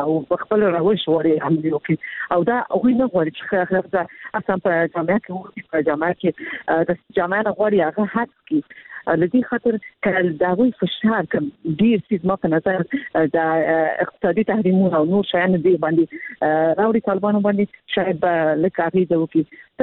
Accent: Afghanistan; مونږ خپل افغان یو، زمونږ ټول یو ځای کې نه وو، باید مونږ خبرې وکړو.

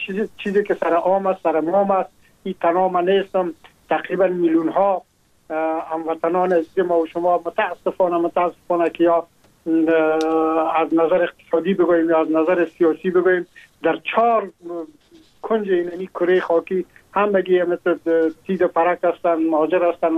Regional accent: Afghanistan; now in France; ما هم در جمع عموم مردم هایی بودم که از افغانستان بر آمدم و تقریبا این 3.5 سال میشه که ما در فرانسه زندگی میکنم

